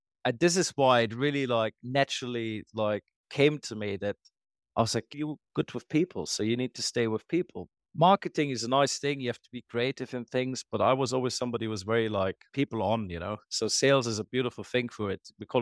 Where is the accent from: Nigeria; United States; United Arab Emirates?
United Arab Emirates; Dubai; Like, I grew up in Dubai. I could do what I want to do.